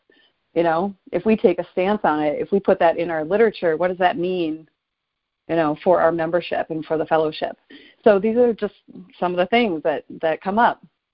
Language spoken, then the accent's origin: English; Minnesota, United States; So when I arrived at this year's World Service Conference in Minnesota, my home state